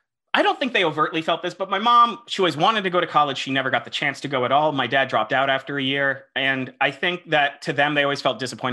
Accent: Florida, United States; And especially again, growing up in Florida, when a shirt is tight, it fucking feels tight

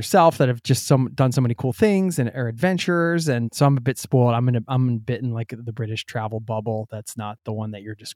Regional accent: United States; I'm American. I mean, we got plenty of apologies to make too.

